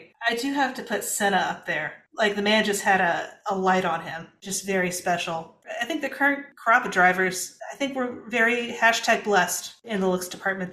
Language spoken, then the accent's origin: English; Naples, Florida, United States; I discovered that my hometown, Naples, Florida, has one of the premier car museums in the world.